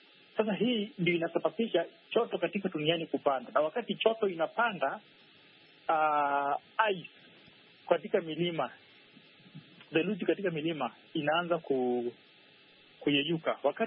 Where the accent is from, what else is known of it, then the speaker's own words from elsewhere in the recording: Kenya; now in Angola; Mimi ni Mkenya lakini nafanya kazi nje ya Angola.